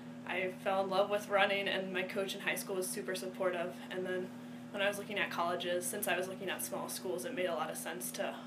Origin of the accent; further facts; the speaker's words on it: West Coast, United States; Well, my grandparents live nearby, and I'm from the West Coast, so I came out to visit them for Christmas one year